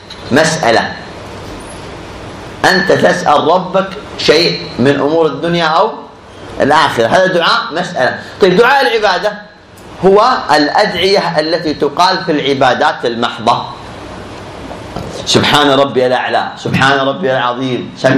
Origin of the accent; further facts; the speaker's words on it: Eastern Province, Saudi Arabia; خاصة اللي نحن سمعناهم حنا عندنا في الشرقية